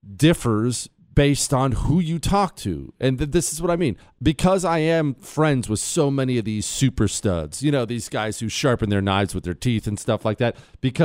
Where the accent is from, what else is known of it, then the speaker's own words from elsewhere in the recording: Montana, United States; I hunt and fish and spent plenty of time in the mountains, and that's just how I grew up in Montana.